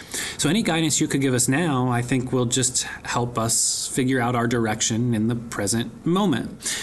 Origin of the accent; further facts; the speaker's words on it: Pennsylvania, United States; I am from Pennsylvania.